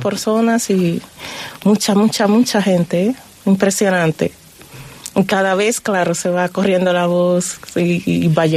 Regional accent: Dominican Republic; Porque en mi país se vive la Navidad con mucha ilusión y se hace desde septiembre

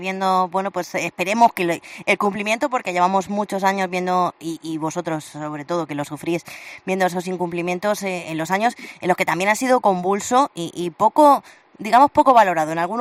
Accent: Cartagena, Region of Murcia, Spain; los principales beneficiados somos los cartageneros en este caso

